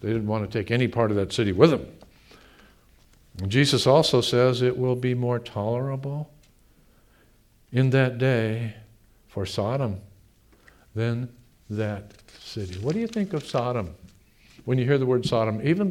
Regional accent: United States; do you know that because I am an American, I'm saved? Because I'm an American, I came back

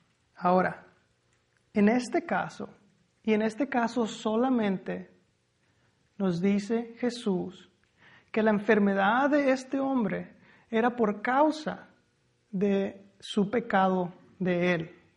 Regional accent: Michoacán, Mexico; Yo soy de Michoacán y yo me imagino un lecho como un petate.

